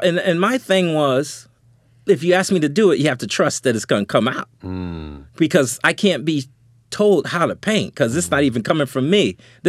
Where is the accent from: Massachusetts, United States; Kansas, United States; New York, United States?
New York, United States; A letter, but I'm from New York. You know, 917, blah, blah, blah.